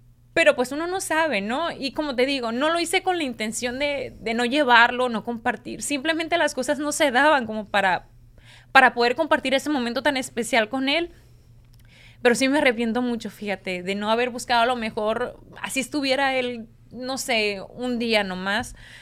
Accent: Mexico; now in United States; veo imágenes de mi país, se me enchina la piel y veo esos momentos tan bonitos de mi tierra, me trae recuerdos de mi niñez

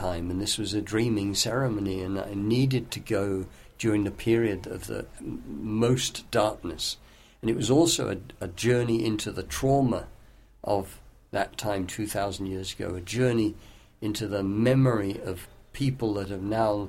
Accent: Malvern, West Midlands, United Kingdom; born there; walking from where I was born in the Malvern

